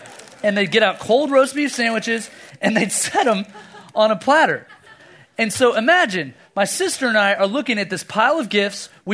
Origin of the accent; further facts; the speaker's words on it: Oklahoma, United States; I grew up in Oklahoma. I have a sister, and that's it.